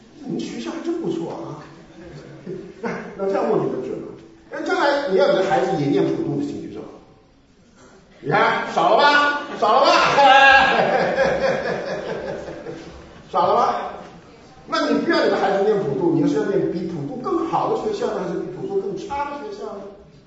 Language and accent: Chinese; China; now in Houston, United States; 学区啊，我们在休斯顿这些老美傻得很，他们要想各种各样的办法把那个学区弄好。其实我们中国人看着心里发笑